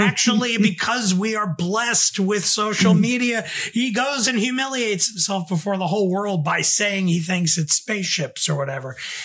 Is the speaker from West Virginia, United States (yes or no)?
no; New York, United States; I mean, I'm from the New York area originally